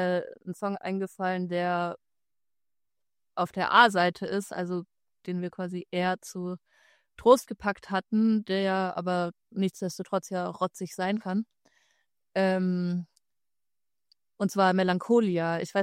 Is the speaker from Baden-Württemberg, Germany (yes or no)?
yes; Baden-Württemberg, Germany; geschrieben in meinem Kinderzimmer quasi noch oder in meinem Jugendzimmer im baden-württembergischen Exil, wo ich aufgewachsen bin.